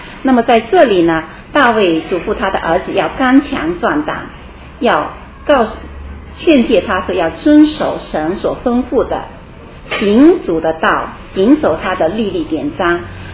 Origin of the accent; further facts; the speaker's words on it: China; 我们中国人会说人之将死其言也善。